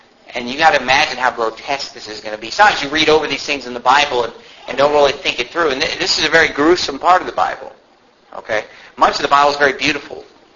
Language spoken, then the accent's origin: English; Sacramento, California, United States; I grew up in Sacramento, and I travel there a lot.